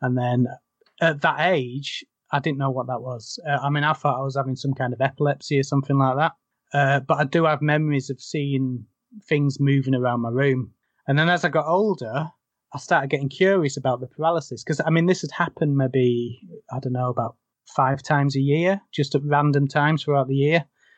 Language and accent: English; Morrens, Yorkshire and the Humber, United Kingdom; I grew up in South Yorkshire in a little village called Morrens. Totally isolated little village in the middle of nowhere.